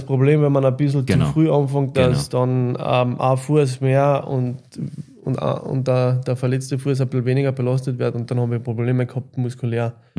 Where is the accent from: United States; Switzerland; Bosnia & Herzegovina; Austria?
Austria; Linz, Upper Austria; Ja, als Linzer, wenn man da einmal gespielt hat, wird man es immer im Herzen tragen und immer vermissen.